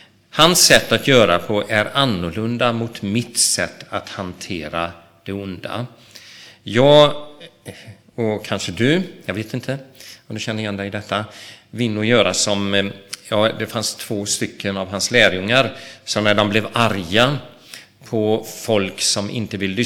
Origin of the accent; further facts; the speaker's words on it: Borås, Västra Götaland County, Sweden; Jag växte upp i Borås och tyckte de var lite slöa.